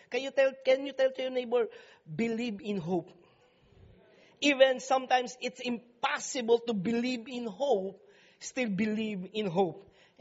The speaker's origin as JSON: {"language": "English", "country": "Philippines", "second_language": "English", "said": "I would like to say this as a Filipino."}